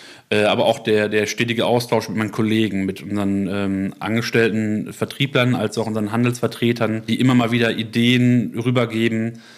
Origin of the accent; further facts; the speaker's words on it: Schüttorf, Lower Saxony, Germany; Ich komme ursprünglich aus Schüttorf. Das liegt am Dreiländereck Nordrhein-Westfalen, Niedersachsen und die Niederlande. Das ist ein kleines Örtchen.